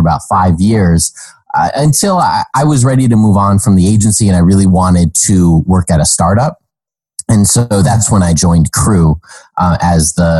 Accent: Albany, New York, United States; also born or lived in Los Angeles / Las Vegas / San Diego; now in Montreal, California, United States; So I'm from Albany, New York. And then I've kind of moved all over. We've lived in Los Angeles, Las Vegas, San Diego, and now Montreal.

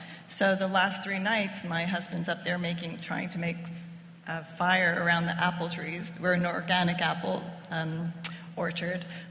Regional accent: Italy; We're both from Italy

